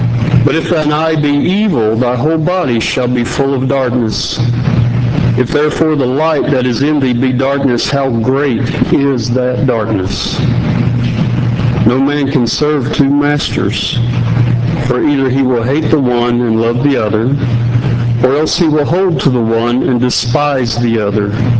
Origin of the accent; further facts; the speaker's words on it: Appalachia, United States; But originally I'm from the Appalachian Mountains.